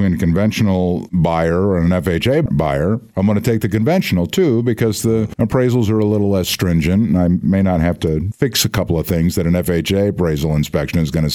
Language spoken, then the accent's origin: English; Grand Ledge, Michigan, United States; Coming from Grand Ledge, I understand, and that rivalry